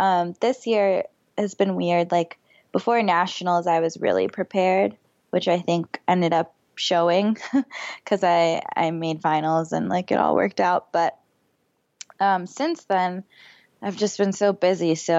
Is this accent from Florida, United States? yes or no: yes; Florida, United States; which I didn't get to do because I grew up in Florida.